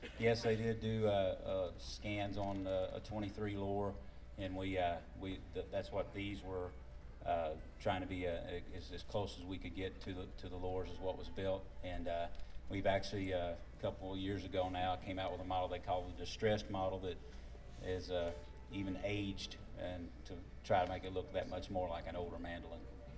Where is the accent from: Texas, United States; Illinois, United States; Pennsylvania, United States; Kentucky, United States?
Kentucky, United States; Litchfield; I am from Litchfield, Kentucky.